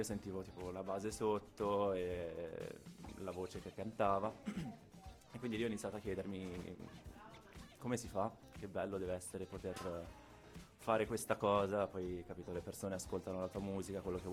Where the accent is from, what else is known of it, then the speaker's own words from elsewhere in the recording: Milan, Lombardy, Italy; vengo da Milano, ho 28 anni